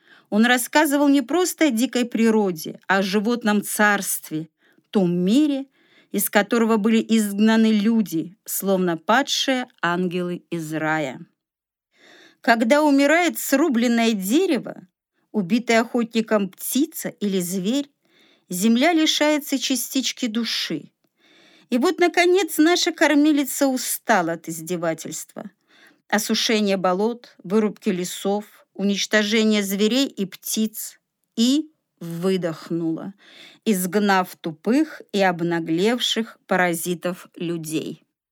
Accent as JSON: {"language": "Russian", "region": "Gomel Region", "country": "Belarus", "tie": "born there", "said": "Случилось так, что я родилась в Гомельской области и про Чернобыльскую катастрофу знаю не понаслышке."}